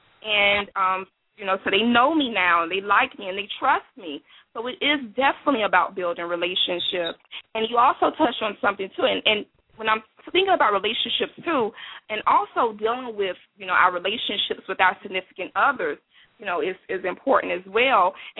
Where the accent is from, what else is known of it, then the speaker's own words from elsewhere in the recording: Florida, United States; because I come from Florida and I used to do retreats down that way.